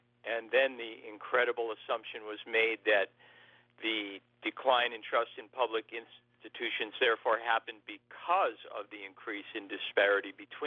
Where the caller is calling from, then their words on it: Kingston, New York, United States; I'm calling from Kingston, New York